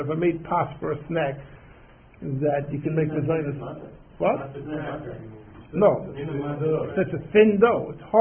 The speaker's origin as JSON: {"language": "English", "town": "New York City", "region": "New York", "country": "United States", "tie": "born or raised there", "said": "You know, I'm a New Yorker. I grew up in this town. Having grown up in this town, I can remember just about when kosher pizza was introduced in New York."}